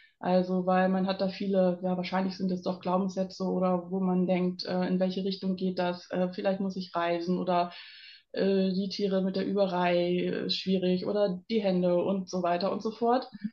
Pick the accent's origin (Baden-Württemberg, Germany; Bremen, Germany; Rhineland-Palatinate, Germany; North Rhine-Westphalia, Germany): Bremen, Germany; ich komme aus Bremen